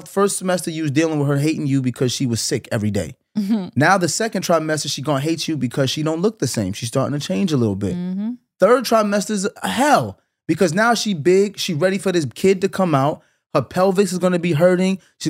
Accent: New York, United States; I'm from New York.

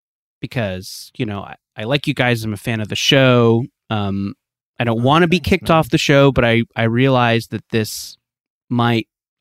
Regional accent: Orange County, California, United States; You know, I grew up in Orange County in the 90s. It was a big thing for me.

